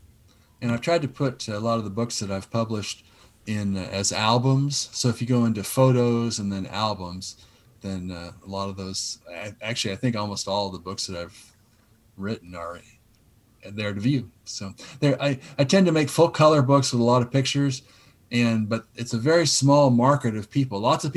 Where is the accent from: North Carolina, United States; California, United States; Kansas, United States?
Kansas, United States; This is my hometown, you know, and so it's not just about Aggieville. It's about really the founding of the town.